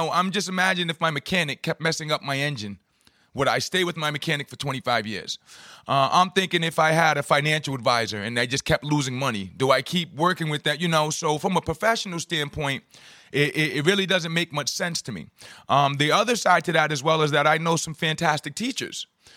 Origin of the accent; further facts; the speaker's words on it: Providence, Rhode Island, United States; I grew up here in Providence. You know, I was basketball and girls and all that sort of stuff.